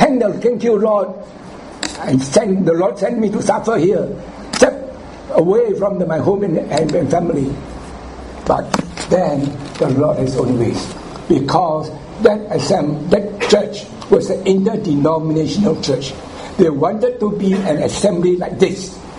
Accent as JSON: {"language": "English", "region": "Penang", "country": "Malaysia", "tie": "born or raised there", "said": "May the 1st, I got my transfer back to Penang, to my hometown, to my family."}